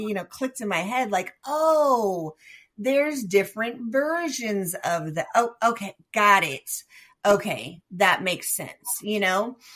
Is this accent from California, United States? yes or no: yes; Sacramento, California, United States; also born or lived in Bay Area; So I was born in the Bay Area, but I was raised in Sacramento and lived there until the relationship ended